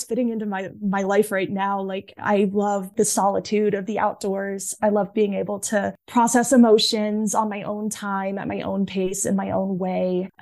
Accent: Asheville, North Carolina, United States; I'm from the Southern Appalachians. And so as I was growing up in Asheville and I went to UNC Asheville

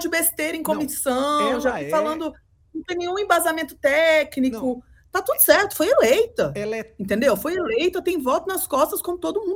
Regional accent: Federal District, Brazil; Eu sou do DF, que elegeu Damares

